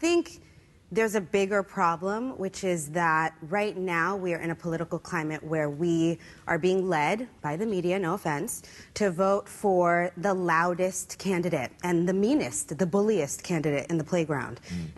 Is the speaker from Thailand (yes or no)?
no; United States; mostly not because I'm in the public eye, but because I'm an American.